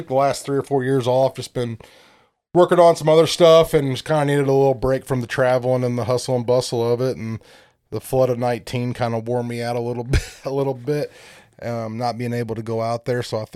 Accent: United States; Born and raised on the Mississippi River, so I've been known to catfish.

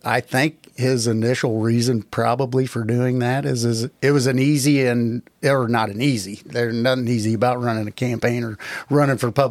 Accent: Carrollton, Illinois, United States; I grew up in Carrollton in the 80s

